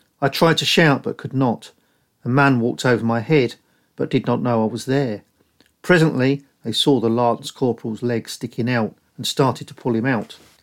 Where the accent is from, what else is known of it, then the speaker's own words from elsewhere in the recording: Northampton, East Midlands, United Kingdom; because of their connection with my hometown, Northampton.